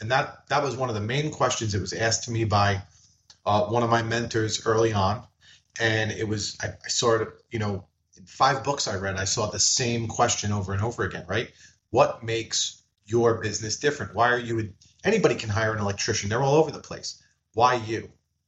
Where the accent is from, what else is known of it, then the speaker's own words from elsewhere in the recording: New York, United States; Well, I grew up in New York and grew up family, very typical Italian family.